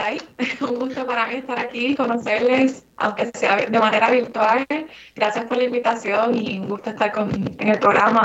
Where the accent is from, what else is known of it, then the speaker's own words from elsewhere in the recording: Trujillo Alto, Puerto Rico; Pues yo soy de Trujillo Alto, Puerto Rico, por ahí del barrio Carraízo, cerquita del lago, así que me quedé en las montañas cerca del área metro.